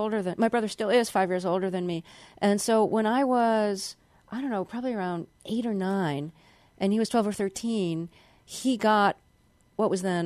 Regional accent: Brooklyn, New York, United States; And I talk very fast. I'm from Brooklyn.

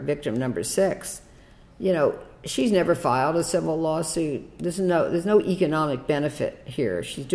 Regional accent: Philadelphia, Pennsylvania, United States; now in Los Angeles, United States; He was born in Philadelphia and raised there, and I was born in Philadelphia and raised there.

